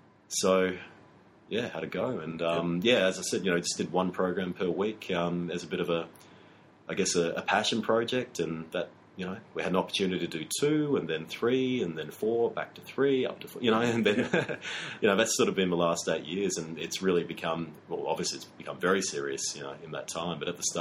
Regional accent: Adelaide, South Australia, Australia; But no, look, I grew up in Adelaide. Don't hold that against me, guys. But I made it out to Victoria

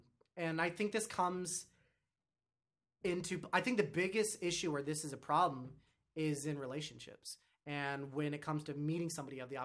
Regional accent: Ohio, United States; Born and raised in Ohio.

